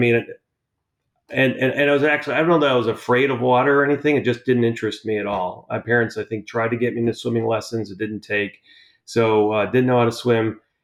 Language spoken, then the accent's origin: English; Chicago, Illinois, United States; now in Texas, United States; Yeah, you love to call me a Texan, Matt, but I am originally from Chicago. Grew up there for quite a while